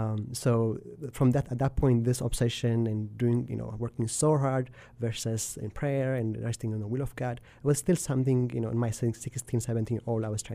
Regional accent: Ethiopia; now in United States; growing up in Ethiopia

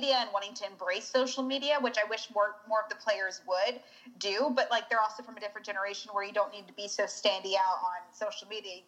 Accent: Reno, Nevada, United States; growing up in Reno, I was around AAA, so I was always watching my little babies.

